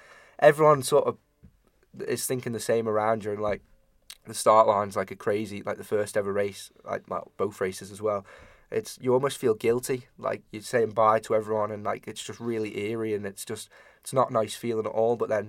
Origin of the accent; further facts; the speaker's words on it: Ramsey, Isle of Man; my grandmother, she was watching Ramsey, like, because we're from Ramsey